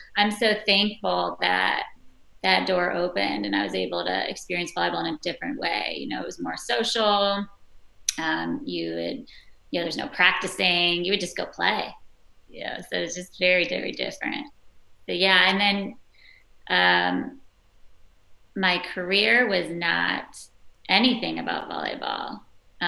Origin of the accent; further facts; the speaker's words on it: Cleveland, Ohio, United States; I'm from Cleveland. I have to stay loyal.